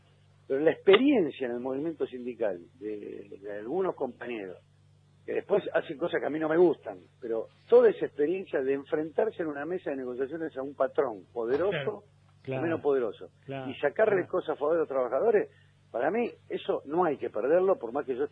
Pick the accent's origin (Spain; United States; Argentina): Argentina; somos argentinos, somos especialistas en dividirnos.